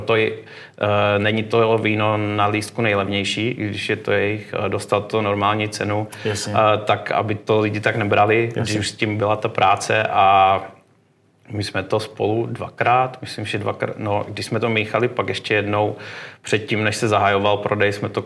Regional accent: Moravia, Czechia; Tak my máme vlastně jako Moraváci trošku štěstí

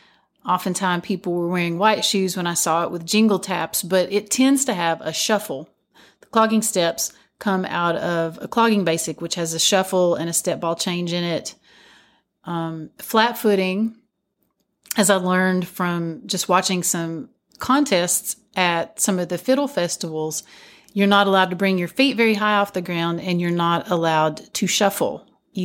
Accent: Kentucky, United States; So I'm from Letcher County, Kentucky

